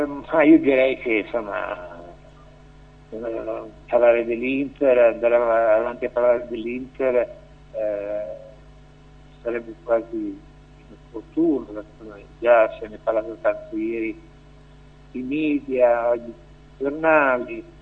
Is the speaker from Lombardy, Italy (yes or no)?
yes; Milan, Lombardy, Italy; io da milanese, certo, tifo per il Meneghino